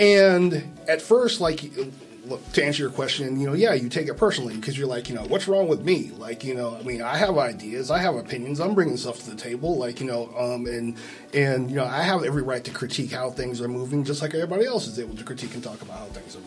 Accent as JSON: {"language": "English", "region": "Kansas", "country": "United States", "tie": "born or raised there", "said": "I was born and raised in Kansas, and being black in Kansas"}